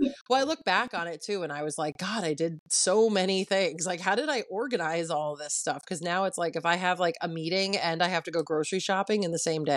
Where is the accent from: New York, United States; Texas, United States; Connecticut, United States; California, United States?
Connecticut, United States; Well, so I am from Connecticut, and I went to school in Long Island